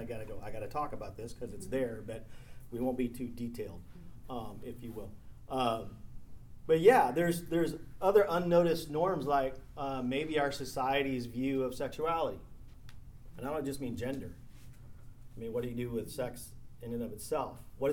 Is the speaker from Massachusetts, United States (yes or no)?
no; San Antonio, Texas, United States; also born or lived in Dallas / California; I grew up in San Antonio, but moved to Dallas, then met my wife, moved to California for 20 years, and then we moved back. So to a certain degree, I'm an outsider, but not, right? And coming back into South Texas